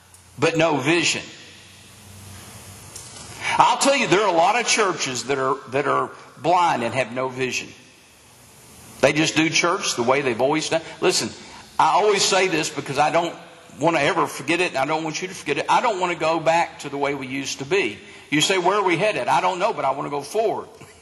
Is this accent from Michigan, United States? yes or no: no; Denison, Texas, United States; In Texas, where I grew up, I grew up in Denison, but even in Denison, and when we moved to Dallas, there's an area of Dallas called Highland Park.